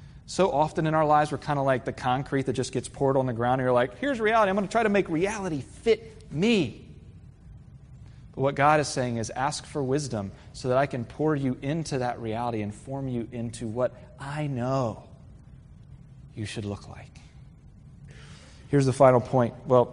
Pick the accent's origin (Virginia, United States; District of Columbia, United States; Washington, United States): Virginia, United States; Virginia Beach; I grew up in Virginia Beach, and we used to go out to the bay on these paddle boards.